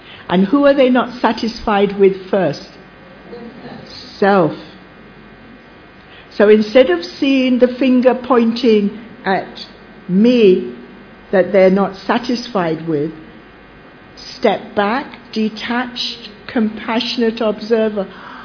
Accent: Jamaica; In Jamaica, I'm Celtic Jamaican in this birth.

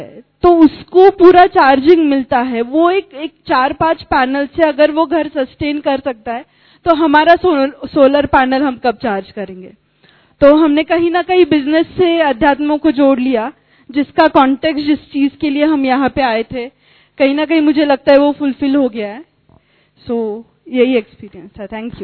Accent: Pune, Maharashtra, India; मैं पुणे से आई हूँ मेरे हस्बैंड और ब्रदर इन लॉ के साथ।

